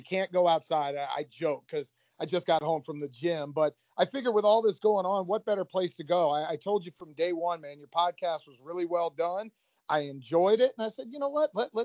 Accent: Florida, United States; I grew up in South Florida. I know what that speed's all about.

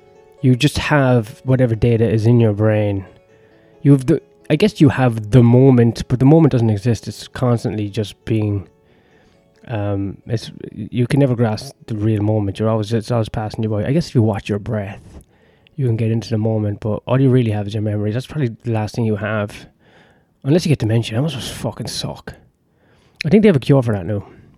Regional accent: Ireland; Because I'm Irish, isn't it? So it's already funny because I'm drunk and I've got an accent.

